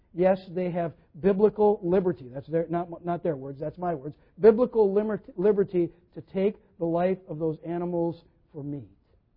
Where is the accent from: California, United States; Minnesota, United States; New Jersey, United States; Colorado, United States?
Minnesota, United States; there was a guy named Garrison Keillor. We're from Minnesota, okay?